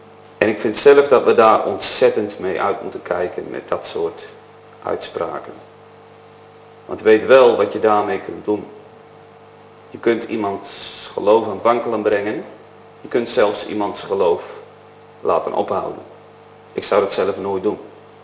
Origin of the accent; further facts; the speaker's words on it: Urk, Flevoland, Netherlands; Ja, ik kom van Urk, dus ik ben gek op vis.